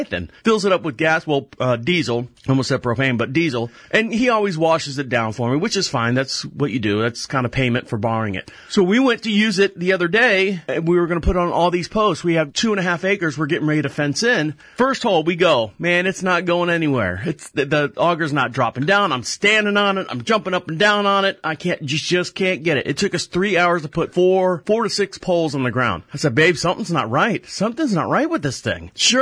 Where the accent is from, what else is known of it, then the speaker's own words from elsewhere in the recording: Orlando, Florida, United States; I was born and raised in Orlando, lived just outside of Sanford in a small little town called Enterprise.